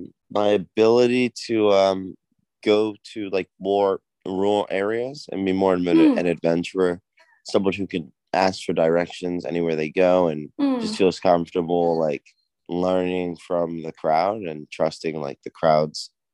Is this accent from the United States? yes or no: no; Nigeria; Well, I'm Nigerian, and by 2050, we'll be the third most populous country on the planet.